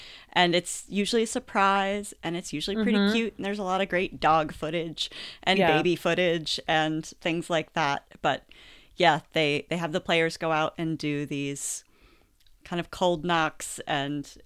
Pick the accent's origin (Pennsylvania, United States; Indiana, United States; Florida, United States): Pennsylvania, United States; And I'm from Pennsylvania, so I'm a Pittsburgh mm-hmm. Penguins fan